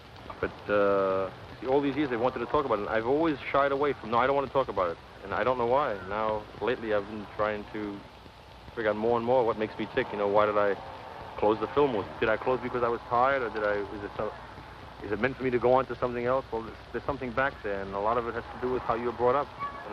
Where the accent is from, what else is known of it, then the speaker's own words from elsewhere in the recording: Berlin, Germany; I was raised with them in Berlin. And not with them, but in an orphanage